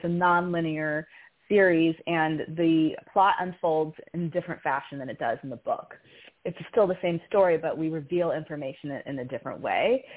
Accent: Illinois, United States; I am from Illinois. I went to college, film school in Chicago.

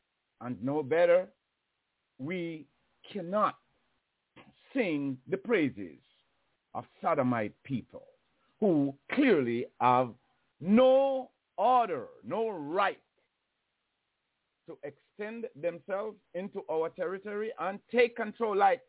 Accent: Jamaica; now in United States; Is that the reason why I came from Jamaica to America?

